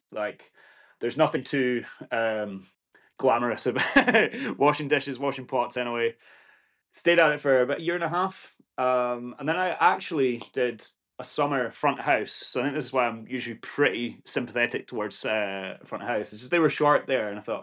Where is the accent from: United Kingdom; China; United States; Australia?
United Kingdom; Portree, Scotland; also born or lived in Braes; I grew up in Portugal. I'm born and bred Sky, anyway. But I started my first few years in Braes, and then moved into Portree, which is where my mum and dad are from, anyway. So my ancestors go back in Sky, like, hundreds of years, either side. Grew up there.